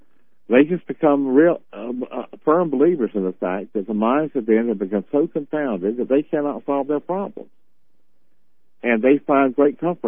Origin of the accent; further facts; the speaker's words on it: the South, United States; I grew up in the South too